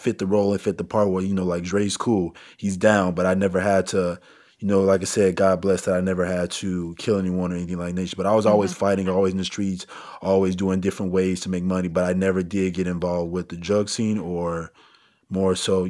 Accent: Inglewood, California, United States; also born or lived in Detroit; I was born in Detroit. I'm actually a triplet. So, you know, my biological father was on drugs. And so we moved from Detroit to Inglewood. So I grew up in Inglewood.

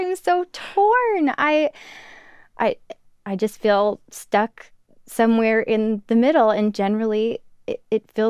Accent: Minnesota, United States; And growing up in Minnesota, which is pretty blue, pretty Democratic, that's what I grew up hearing.

